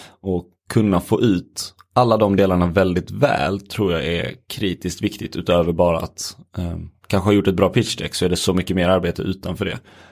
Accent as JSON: {"language": "Swedish", "town": "Helsingborg", "region": "Skåne", "country": "Sweden", "tie": "born or raised there", "said": "det var ju då hemma i Helsingborg där vi gick i gymnasiet"}